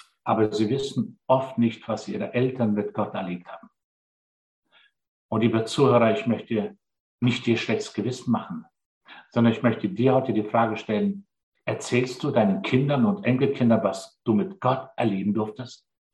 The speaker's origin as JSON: {"language": "German", "country": "Germany", "said": "Wir als Deutsche sind sehr bekannt, weil wir viele Möglichkeiten haben zu lernen."}